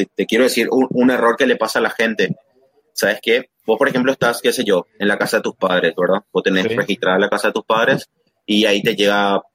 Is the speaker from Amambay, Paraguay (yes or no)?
no; Asunción, Paraguay; yo por ejemplo soy de Sajonia, y un clásico de mi barrio es Empanadas Leo.